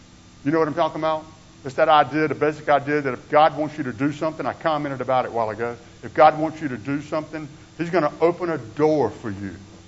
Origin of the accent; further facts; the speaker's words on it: United States; After all, I'm an American. I'm a hard worker.